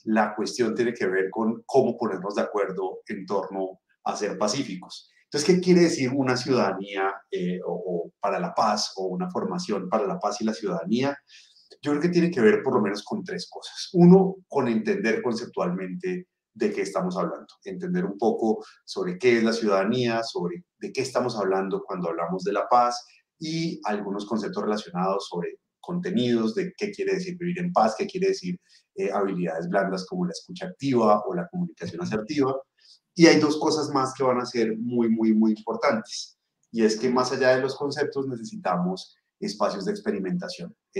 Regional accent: Bogotá, Colombia; Desde que uno llega siendo colombiano, o en mi caso siendo bogotano

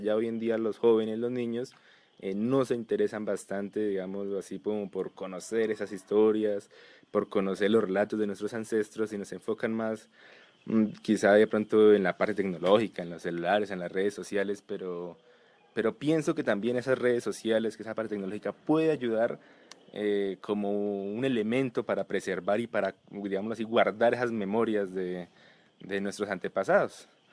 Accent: Boyacá, Colombia; hacen parte fundamental de nuestra identidad como pueblo, como municipio, como boyacenses, como colombianos

